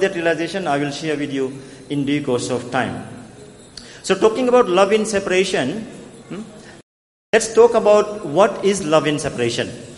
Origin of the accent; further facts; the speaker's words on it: Melbourne, Victoria, Australia; Let's say, you know, as I said, I come from Melbourne in Australia.